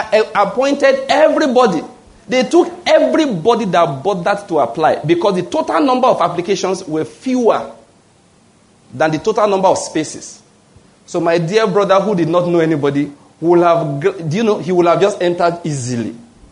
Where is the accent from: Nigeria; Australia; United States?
Nigeria; South West; So I am not from Eastern Nigeria. That's what I'm going to explain. All right? Naturally speaking. So when I said I was going to come to Enugu, people say, eh? You know you are from the West, though.